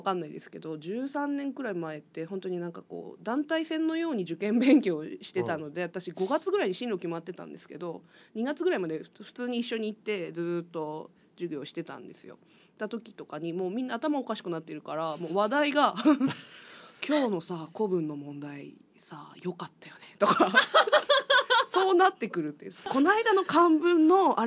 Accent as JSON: {"language": "Japanese", "town": "Hanamaki", "region": "Iwate", "country": "Japan", "tie": "born or raised there", "said": "はい、もう生まれも育ちも18まで岩手で育って、こってこての岩手県民ですね。"}